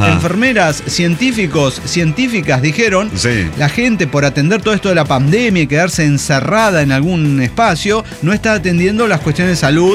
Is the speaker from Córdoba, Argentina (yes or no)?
yes; Río Cuarto, Córdoba, Argentina; de Río Cuarto, Córdoba, Argentina.